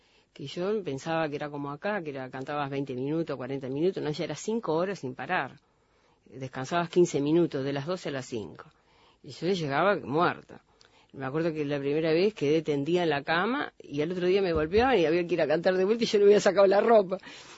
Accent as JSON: {"language": "Spanish", "region": "San José", "country": "Uruguay", "said": "No, en San José, soy maragata."}